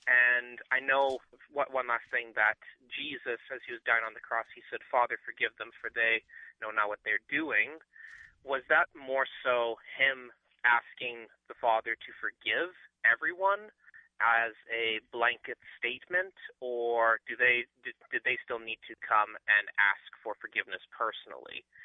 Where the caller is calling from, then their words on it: Edmonton, Alberta, Canada; I'm from Edmonton, Alberta, Canada